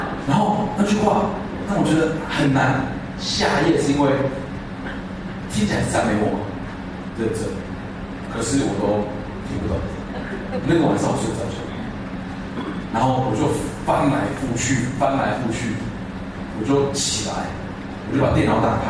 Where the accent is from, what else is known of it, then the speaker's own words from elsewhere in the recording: Taiwan; 我回台湾之后呢，我是没朋友的，就我是没有个人的朋友，因为我朋友都在外国。